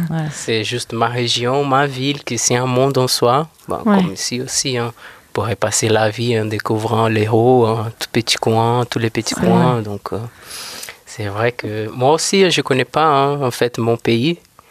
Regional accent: Brazil; ah, on est brésilien

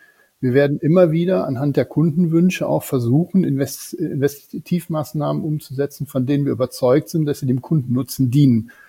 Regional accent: Rhineland, Germany; born there; Rheinländer im tiefsten Herzen, gehen wir mal jetzt ehrlich zu.

